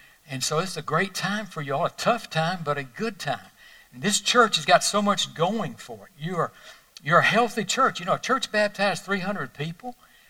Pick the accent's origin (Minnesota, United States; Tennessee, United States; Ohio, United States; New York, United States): Tennessee, United States; Nashville; You know, I'm from Nashville, so I used to say, I'm going to the Holy Land.